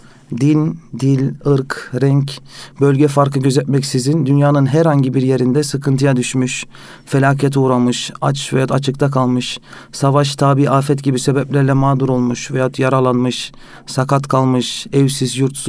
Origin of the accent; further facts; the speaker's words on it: Netherlands; moved away as an adult; now in Istanbul, Turkey; 25 yaşındayım. Hollanda'da doğup büyüdüm. 6 yıl önce İstanbul'a taşındım.